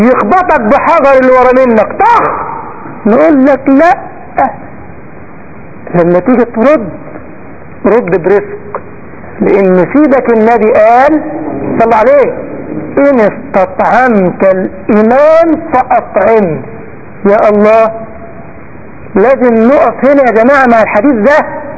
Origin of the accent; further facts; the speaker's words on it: Egypt; في بلدنا مصر اخ بعد ما ربنا من عليه كده والتزم قوي